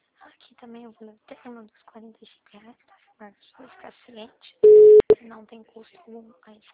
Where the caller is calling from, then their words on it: São Paulo, Brazil; Eu falo aqui de São Paulo, da capital, Vila Olímpia.